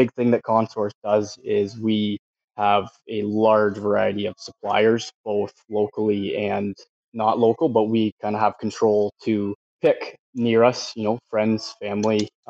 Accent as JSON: {"language": "English", "country": "Canada", "said": "that helps us remember why we're Canadian and to help our neighbor."}